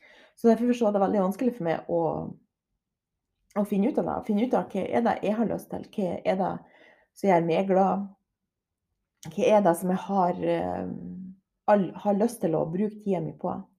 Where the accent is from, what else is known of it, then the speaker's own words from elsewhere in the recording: Herøy, Nordland, Norway; now in Copenhagen, Denmark; Jeg kommer ifra Herøy på Helgeland. Og, men det begynner faktisk å bli noen år siden jeg flyttet derifra. Men jeg, i hvert fall, jeg elsker Herøy.